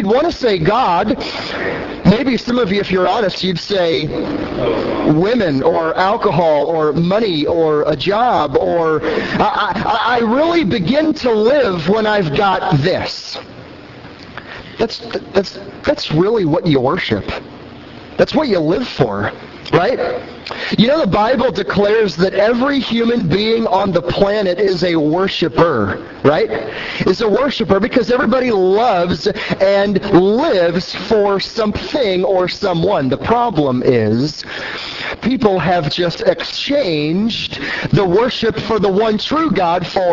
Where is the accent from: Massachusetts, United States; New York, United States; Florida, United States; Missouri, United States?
Missouri, United States; St. Louis; also born or lived in Los Angeles; Actually, I'm originally from St. Louis, Missouri. Here, grew up, was born, raised here, went to Los Angeles for college